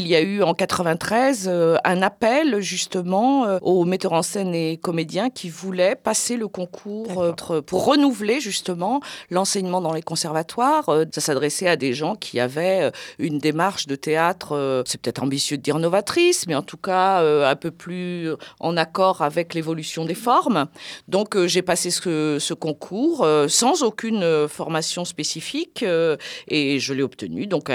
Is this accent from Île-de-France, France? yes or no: no; Nouvelle-Aquitaine, France; now in Nantes, France; toute ma famille, mes ancêtres étaient dans le vignoble, mais non, je suis Charentaise d'origine.